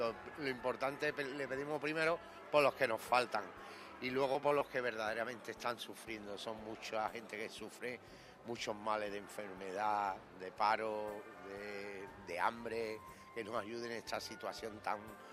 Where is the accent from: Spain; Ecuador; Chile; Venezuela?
Spain; Seville, Andalusia; now in Alcorcón, Spain; Bueno, el acento de Alcorcón, no, yo soy de Sevilla.